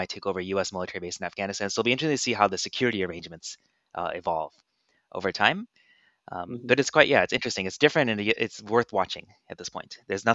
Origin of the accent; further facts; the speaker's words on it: United States; I think since I'm from the United States and people kind of always see like America as being the most dominant country